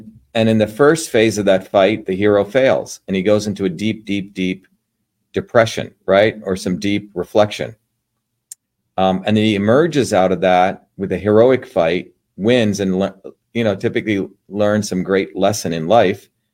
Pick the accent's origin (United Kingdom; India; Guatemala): India; You may know, if you've studied my work, that I grew up in India, which had a caste system.